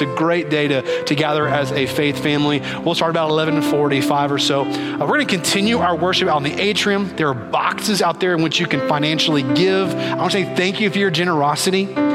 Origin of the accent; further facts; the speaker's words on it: Kentucky, United States; I'm from Kentucky.